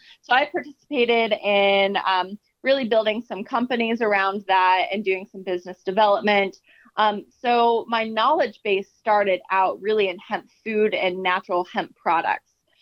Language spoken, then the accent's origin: English; Indiana, United States; You know, I'm from Indiana and I'm also a realist.